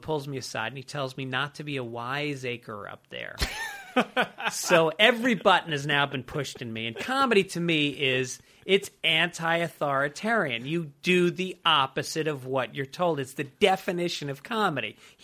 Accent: Ireland; there's something I have to honor as an Irish person.

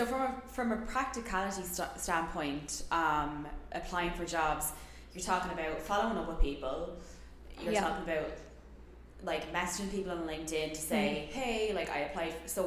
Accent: Ireland; moved away as an adult; now in United States; They're like, Americans are not as modest as Irish.

